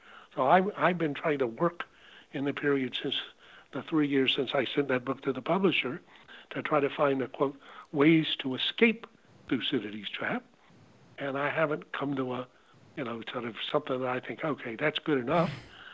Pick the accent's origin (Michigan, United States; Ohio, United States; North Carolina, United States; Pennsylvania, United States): North Carolina, United States; I'm not only red-blooded, but red-necked. I come from North Carolina.